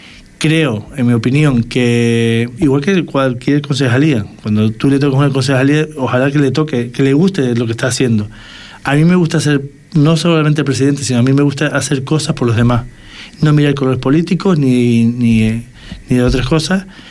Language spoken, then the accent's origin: Spanish; Canary Islands, Spain; Y yo vivo en Tejuates, sé los problemas que hay en Tejuates y en Los Pelados, soy del municipio de Puerto